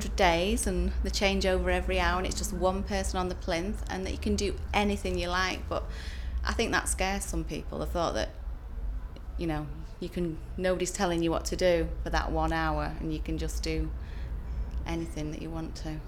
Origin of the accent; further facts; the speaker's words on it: Glossop, East Midlands, United Kingdom; I'm 41 and I come from Glasson, Derbyshire.